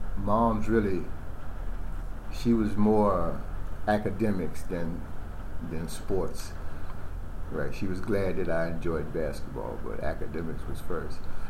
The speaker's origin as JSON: {"language": "English", "town": "Chicago", "region": "Illinois", "country": "United States", "tie": "born or raised there", "said": "I was born and raised here in Chicago on the west side."}